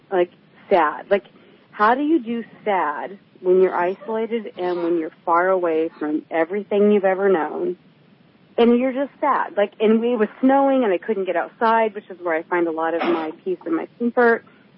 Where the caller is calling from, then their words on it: Talkeetna, Alaska, United States; also born or lived in Chico, California; I'm calling from Talkeetna, Alaska.